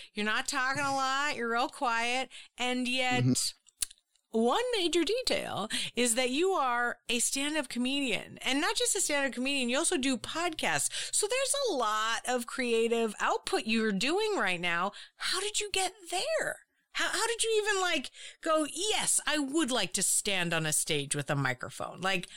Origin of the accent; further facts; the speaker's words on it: Boston, Massachusetts, United States; now in New York City, United States; but I came from Boston, and now I live, and after college, I went straight to New York City.